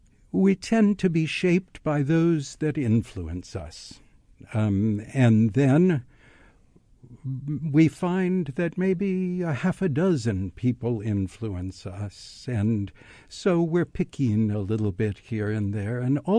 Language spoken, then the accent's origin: English; Kansas, United States; I'm also from Kansas.